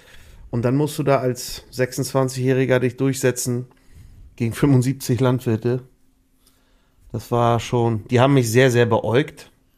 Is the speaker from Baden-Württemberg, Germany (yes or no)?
no; Ebstorf, Lower Saxony, Germany; Also ich bin ja gebürtiger Heidjer, wie man so schön sagt. Ich komme aus der Lüneburger Heide und zwar direkt aus Ebstorf.